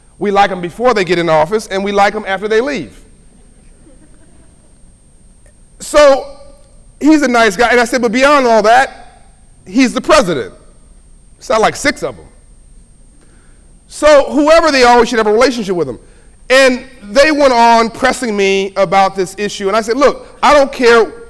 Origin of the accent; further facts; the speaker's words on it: Compton, California, United States; I grew up in a challenged neighborhood. I grew up in Compton, California, South Central LA. I'm very proud of it.